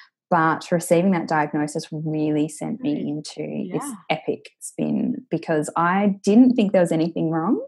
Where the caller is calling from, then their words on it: Adelaide, South Australia, Australia; So I am calling from Adelaide in South Australia.